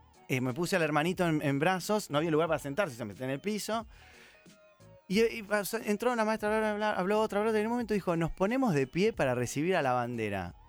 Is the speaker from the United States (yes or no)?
no; Argentina; Entonces yo soy re argentino, no importa nada, o sea, sí, soy re industria nacional, todo.